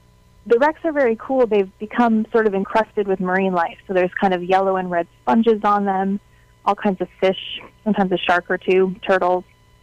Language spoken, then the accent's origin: English; Wisconsin, United States; I grew up in Wisconsin, but I had relatives who lived in Hawaii and also in Florida